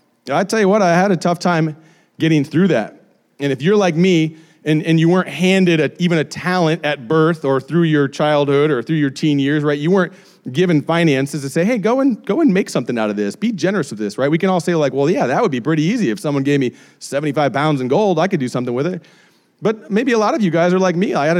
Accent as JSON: {"language": "English", "region": "Colorado", "country": "United States", "said": "If you've heard my testimony at all, you understand like where we came from Colorado and everything that happened to us there."}